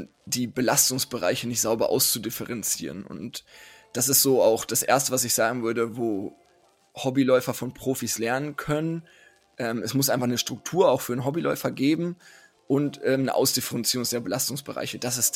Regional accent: Hanover, Lower Saxony, Germany; Ich sage immer moin, ich komme nämlich aus dem Norden so halb, ich komme nämlich ursprünglich aus Hannover.

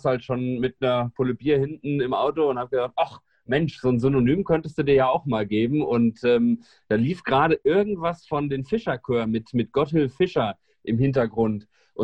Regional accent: Hildesheim, Lower Saxony, Germany; Ich bin gebürtiger Hildesheimer, also aus der Hannoveraner Region und bin so groß geworden

